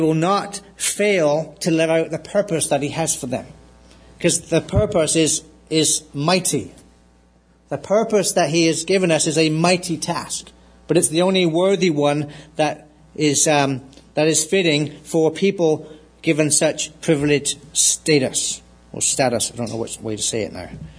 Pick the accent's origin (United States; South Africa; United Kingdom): United Kingdom; I'm a Brit and I am not a member of the royal family.